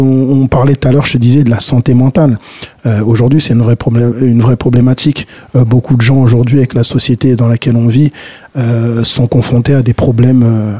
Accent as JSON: {"language": "French", "town": "Cergy", "region": "Île-de-France", "country": "France", "said": "C'est vrai que je suis de Cergy"}